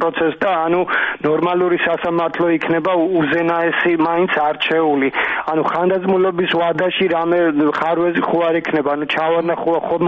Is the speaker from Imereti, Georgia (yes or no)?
no; Rustavi, Kvemo Kartli, Georgia; აი მე ხა თბილისში არ ცხოვრობ, რუსთავიდან ვარ და მონწერია ჩამოსვლა თბილისში